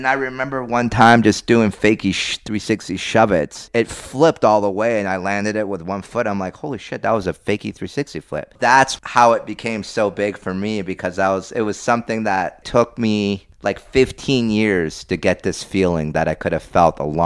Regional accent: Hawaii, United States; English is a second language; also born or lived in Santiago, Chile; I was born in Santiago, Chile, 1976, and lived there till like I was about 6 years old, and then my mom divorced my dad, and you know, she took me with her, and the first place in the United States I lived was Hawaii

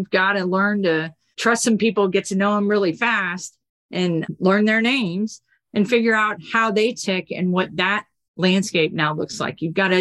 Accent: Florida, United States; also born or lived in Colorado; In a team of 60, we had two native Floridians and a team of 65 sitting in Florida. And I happened to be one of them who had just moved from Colorado.

